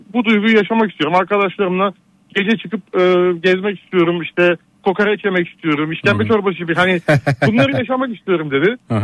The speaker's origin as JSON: {"language": "Turkish", "region": "İzmir", "country": "Turkey", "tie": "born or raised there", "said": "ben de gençliğim İzmir'de geçti."}